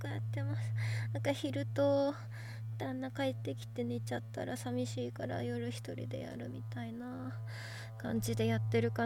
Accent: Kanagawa, Japan; 出身地は神奈川県です。すごい海とかも近くにあって、すごいいいとこです。

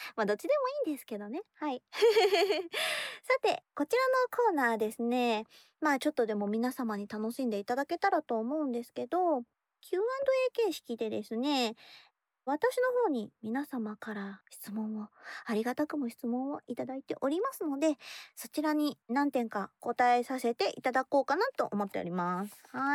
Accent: Yokohama, Kanagawa, Japan; 実は神奈川県横浜市出身なのです。なのでもうすでにお分かりかと思うのですが、方言を持っていないガールでございます。

